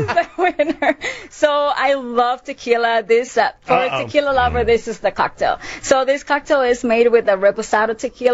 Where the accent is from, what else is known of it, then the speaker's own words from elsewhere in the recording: Dominican Republic; I'm from Dominican Republic.